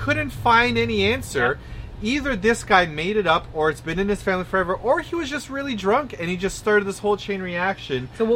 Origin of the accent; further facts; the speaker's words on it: Canada; accent: Canadian; Cantaloupe is my Canadian accent.